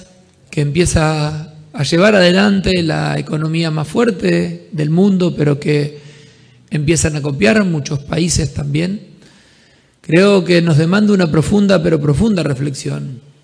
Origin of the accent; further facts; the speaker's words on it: Santa Fe, Argentina; lo que somos los santafesinos.